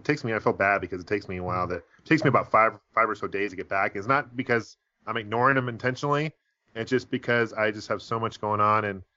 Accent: Seattle, Washington, United States; I'm from Seattle originally, so one of my best friends up there

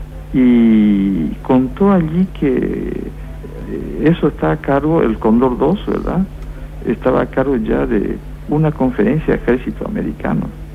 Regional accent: Paraguay; yo quería saber por qué en mi país, Paraguay, me torturaron argentinos, brasileños, uruguayos, chilenos, bolivianos en mi país

